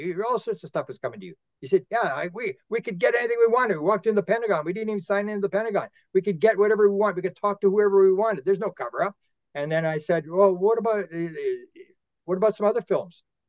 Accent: Canada; And I go, I'm a Canadian. I don't have his phone number.

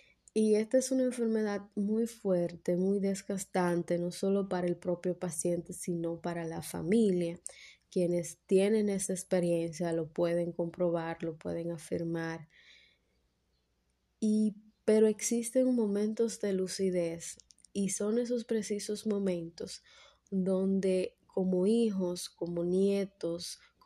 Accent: Dominican Republic; yo soy dominicano, pero ya mi papá y mi mamá cumplieron con su deber de padre y madre

